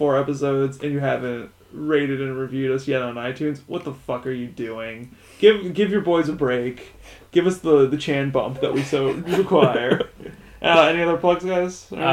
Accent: Hong Kong; born there; I was born in Hong Kong.

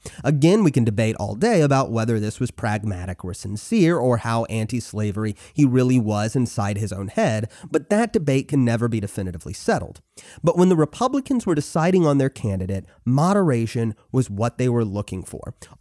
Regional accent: Deep South, United States; I was born and raised in the Deep South

